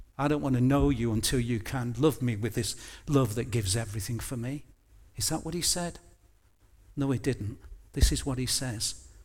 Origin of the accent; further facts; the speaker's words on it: United Kingdom; We're so British, we don't actually like to commune with passing strangers, do we?